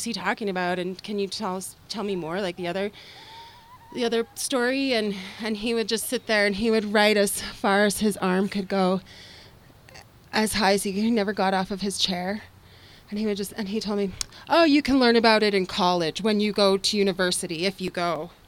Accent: Calgary, Alberta, Canada; also born or lived in Vancouver; I grew up in Calgary and then I moved away to Vancouver and I took some theater training. And then I moved back

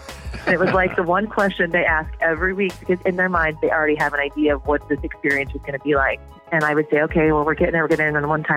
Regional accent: Indiana, United States; now in River Falls, United States; Yeah, I grew up in Indiana. I went to school at the University of Illinois. I played volleyball there in the late 90s. I've been in the River Falls area for about 13 years.

